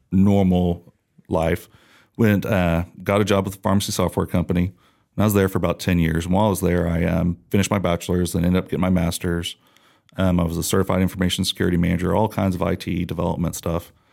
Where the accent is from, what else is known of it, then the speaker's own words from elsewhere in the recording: Oklahoma, United States; I'm from Oklahoma. Dad, you like OU. I'll go to Oklahoma State just to piss you off.